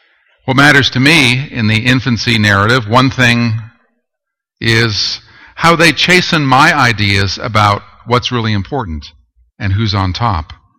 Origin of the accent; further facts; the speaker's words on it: Toronto, Ontario, Canada; We had a huge pageant at the church that I grew up in Toronto.